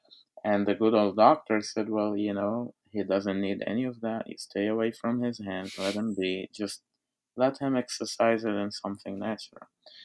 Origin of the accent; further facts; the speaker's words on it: Egypt; I grew up in Egypt as a Coptic Christian